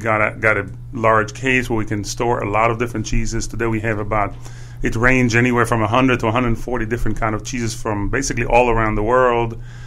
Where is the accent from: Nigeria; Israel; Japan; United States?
Israel; You know, I'm from Israel. I'm from another part of the world, and some of it is influenced by that.